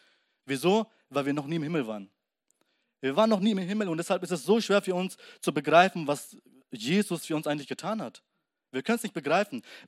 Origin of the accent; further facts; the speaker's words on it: Myanmar; ich komme aus Burma, Myanmar heißt das Land, und das ist ein Land in Asien, etwas südlicher von Thailand